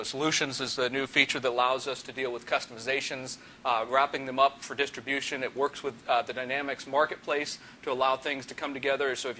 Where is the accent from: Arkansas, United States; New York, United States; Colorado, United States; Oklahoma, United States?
Colorado, United States; Well, you're from New Zealand. I'm from Colorado. Why can't we highlight Colorado?